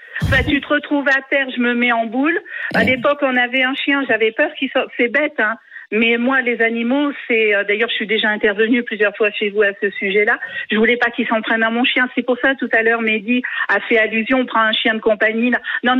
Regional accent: Auvergne-Rhône-Alpes, France; je suis en Auvergne, je suis du Cantal.

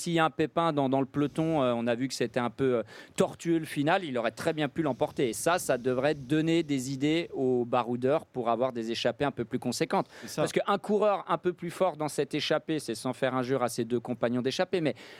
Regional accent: south-east France, France; ça dépend beaucoup d'où tu es en France. La France, c'est un grand pays. J'étais, disons, zone sud-est.

